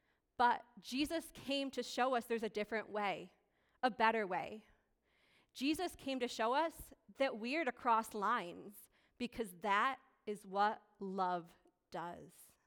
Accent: Sayre, Pennsylvania, United States; So for me, the trip from Plattsburgh to my hometown in Sayre, Pennsylvania is 5 hours long.

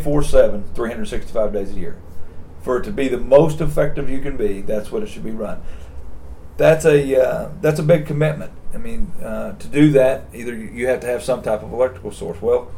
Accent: Missouri, United States; You know, I grew up in Southwest Missouri, and I grew up on a farm.

